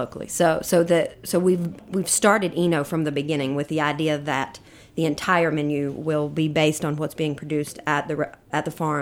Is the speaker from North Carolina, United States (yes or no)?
yes; North Carolina, United States; So essentially, I'm from Eastern North Carolina. I grew up in a rural county. It was a farming community.